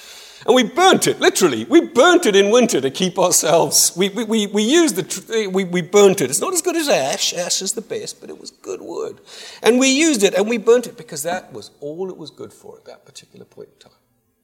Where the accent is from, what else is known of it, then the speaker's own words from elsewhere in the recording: South Africa; also born or lived in United States; now in United Kingdom; I grew up in South Africa. I live in England. I've lived in Europe. I've lived in the States, but mainly in the southern, warmer states. My parents live in England